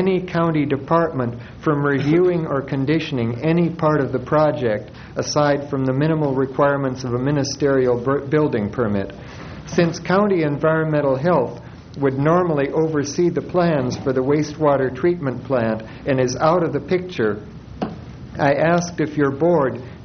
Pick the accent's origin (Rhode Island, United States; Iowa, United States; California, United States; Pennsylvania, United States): California, United States; Atascadero; from Atascadero.